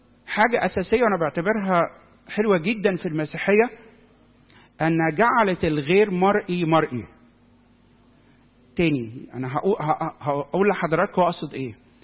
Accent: Egypt; لما جه معلمنا مرقس الرسول يأسس الكنيسة عندنا في مصر.

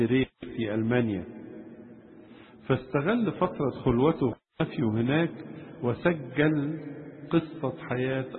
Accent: Egypt; لينا كمصريين مش كمسيحيين، كمصريين

